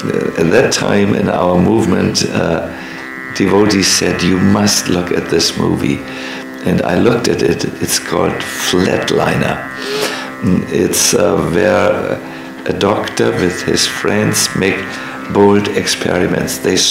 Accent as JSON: {"language": "English", "region": "North Germany", "country": "Germany", "second_language": "English", "said": "We come from North Germany. We have a rough vein in us."}